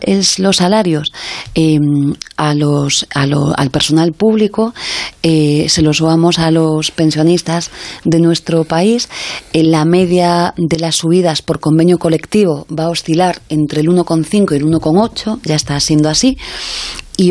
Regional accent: Galicia, Spain; soy gallega, España no es Madrid

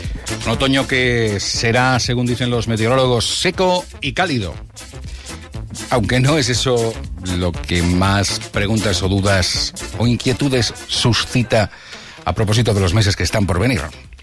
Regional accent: Spain; somos españoles, nos gusta la calle.

